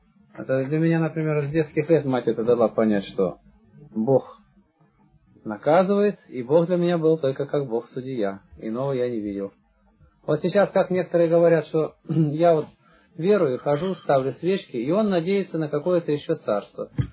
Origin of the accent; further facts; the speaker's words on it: Barnaul, Altai Krai, Russia; Я, например, с Алтайского края.